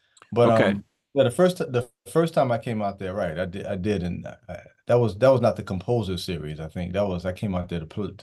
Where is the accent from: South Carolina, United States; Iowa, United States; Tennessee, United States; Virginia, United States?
Virginia, United States; Virginia Beach; also born or lived in Hampton; I grew up in Virginia Beach and Hampton, north